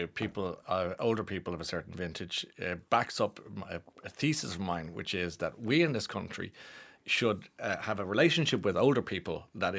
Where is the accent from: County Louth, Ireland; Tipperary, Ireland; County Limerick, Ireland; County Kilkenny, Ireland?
County Limerick, Ireland; Newcastle West; In my hometown of Newcastle West, a tan joined a respected member of the community to deliver Christmas presents to children in the poorest part of the town in late December 1920.